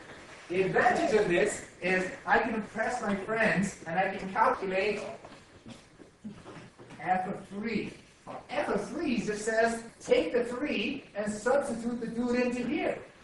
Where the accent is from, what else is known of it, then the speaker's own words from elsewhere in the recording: India; I'm Indian.